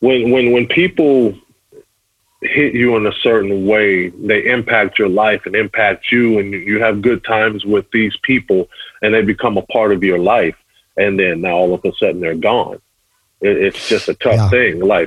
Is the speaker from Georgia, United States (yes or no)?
no; Pasadena, California, United States; also born or lived in Glendora / La Verne; now in Las Vegas, United States; Oh, yeah. You know, Pasadena boy, went to Glendora High. Yeah, you know, family moved to Laverne before moving to Vegas. My brother's still in Upland.